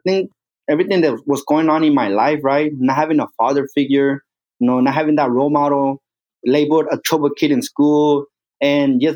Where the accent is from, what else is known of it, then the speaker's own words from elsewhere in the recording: Mexico; now in United States; from the day I came from Mexico to this country.